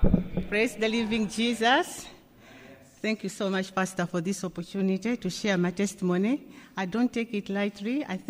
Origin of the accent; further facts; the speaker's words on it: Malawi; born there; I was born in a very traditional church, Adventist church. I was born in Malawi in a family of 7 children, 5 girls and 2 boys.